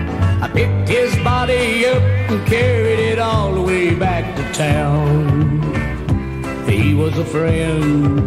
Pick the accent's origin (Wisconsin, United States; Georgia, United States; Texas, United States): Georgia, United States; Macon; And by the way, Macon, Georgia is my hometown.